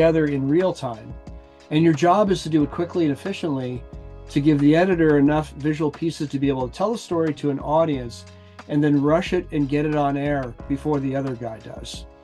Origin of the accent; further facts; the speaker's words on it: Aspen, Colorado, United States; coming from, you know, like my childhood and growing up in Aspen, where if you wanted to do something, you just sort of like talk to a bunch of people and you got it done.